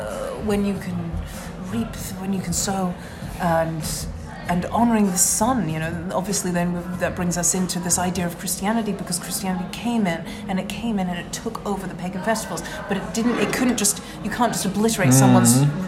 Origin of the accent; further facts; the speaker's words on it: Guyana; I'm from Guyana.